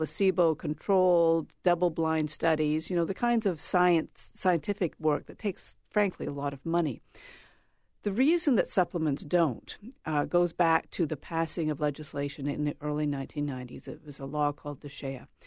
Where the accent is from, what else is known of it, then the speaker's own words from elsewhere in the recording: Canada; I don't live in the United States. I'm Canadian